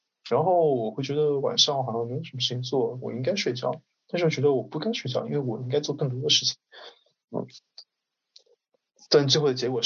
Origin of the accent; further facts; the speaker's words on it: Shanghai, China; 就哪怕我在上海长大